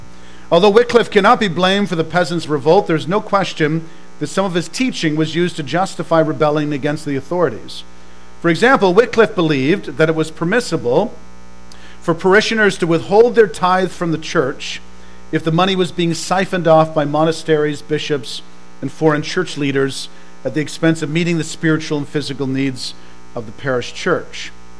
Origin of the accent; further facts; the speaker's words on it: England, United Kingdom; I'm so English that I can't even pronounce most French words, so don't even try.